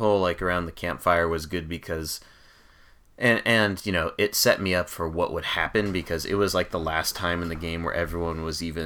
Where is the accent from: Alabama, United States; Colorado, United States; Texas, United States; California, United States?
California, United States; I mean, I grew up in California. I've never had to, you know, go across an icy river.